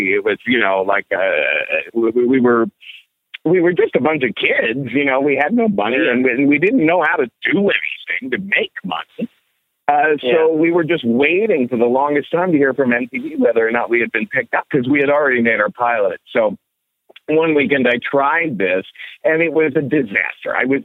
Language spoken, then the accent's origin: English; Cincinnati, Ohio, United States; I grew up in Cincinnati, Ohio, where it's like, this is a town that has a violently anti-sexual attitude.